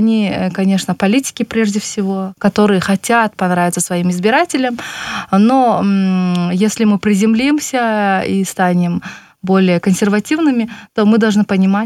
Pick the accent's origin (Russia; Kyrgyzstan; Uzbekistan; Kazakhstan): Kyrgyzstan; на эту инициативу мы смотрим как из Кыргызстана, мы говорим, классно, мы тоже в гости можем сходить. Но как бы наше положение и положение белорусов несколько отличается.